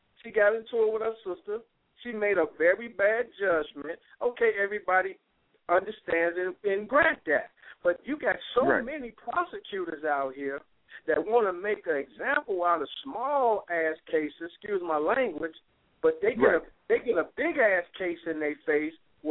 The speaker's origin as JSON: {"language": "English", "town": "Detroit", "region": "Michigan", "country": "United States", "tie": "born or raised there", "said": "I grew up in Detroit all my life, you know?"}